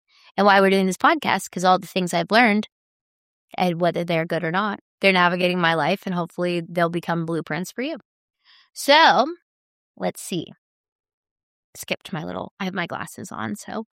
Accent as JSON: {"language": "English", "region": "the South", "country": "United States", "tie": "born or raised there", "said": "growing up in the South too"}